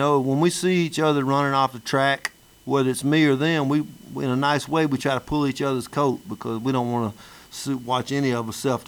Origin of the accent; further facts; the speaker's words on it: Tupelo, Mississippi, United States; Who was from my hometown, Tupelo, Mississippi.